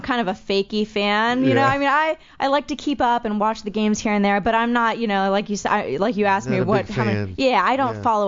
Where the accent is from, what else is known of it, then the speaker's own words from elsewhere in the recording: Pennsylvania, United States; Well, I'm a Steelers fan because I'm from Pennsylvania